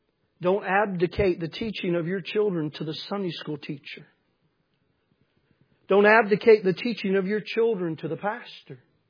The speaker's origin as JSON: {"language": "English", "town": "Manchester", "region": "Tennessee", "country": "United States", "tie": "born or raised there", "said": "When I was a little boy, when I grew up in Manchester, Tennessee, and until I was about 12 years old, we went to New Union Baptist Church"}